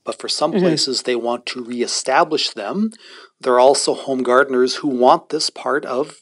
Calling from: Standing Rock, United States; I'm currently speaking from Standing Rock

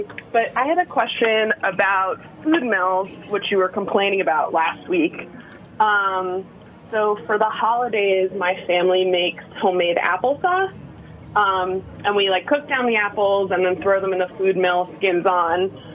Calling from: Brooklyn, New York, United States; I'm calling from Brooklyn.

